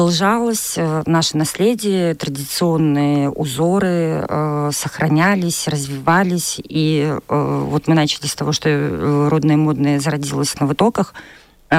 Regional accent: Belarus; насколько мы все белорусы разные

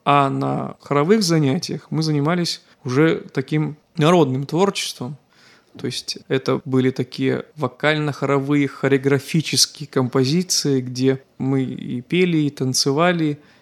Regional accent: Sharkawshchyna, Vitebsk Region, Belarus; родом я из Витебщины. Родился я в городском поселке Шарковщина. Это на западе Витебской области, рядом с Брасловскими озерами, чуть-чуть до них не доезжая, скажем так.

